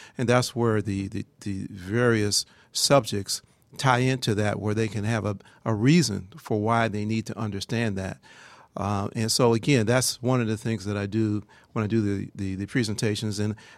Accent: Cleveland, Ohio, United States; now in Atlanta, United States; No, I'm glad to be here right now. I'm originally from Ohio, Cleveland, Ohio area.

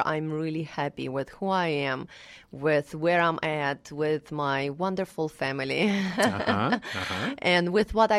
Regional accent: Russia; Yes, I come here from Russia, and I have been raised in a very abusive family with a single mother

